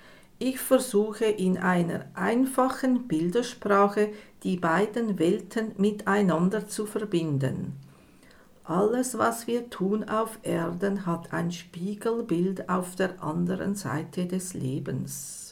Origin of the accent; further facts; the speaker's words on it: Zurich, Switzerland; moved away as an adult; now in Basel, Switzerland; Aufgewachsen bin ich in Zürich, wohlbehütet als etwas verträumtes Kind. Mit 20 Jahren packte ich meinen Koffer und zog nach Basel.